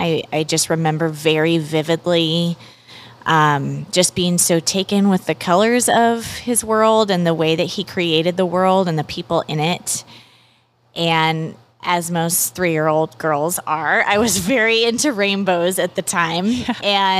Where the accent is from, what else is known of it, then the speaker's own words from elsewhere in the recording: Pacific Northwest, United States; now in Connecticut, United States; I live in Connecticut, just outside New York City, so the greater New York City area. But I grew up in the Pacific Northwest and did a decent season in Los Angeles.